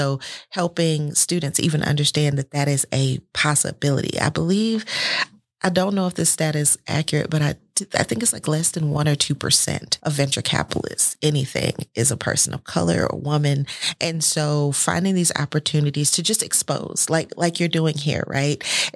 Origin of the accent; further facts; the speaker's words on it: Alabama, United States; And I'm from Alabama. I'm a Black woman from Alabama. I know what people feel about agriculture.